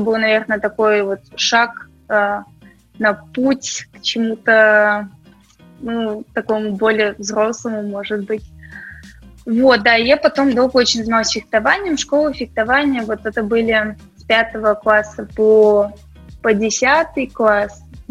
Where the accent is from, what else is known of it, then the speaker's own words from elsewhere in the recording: Moscow, Russia; Я родилась в Москве. Москве, и все детство здесь провела. Ну, то есть папа у меня немец, и мы, конечно, часто летали в Германию периодически, то есть ко всем родственникам там. Лето часто там проводили.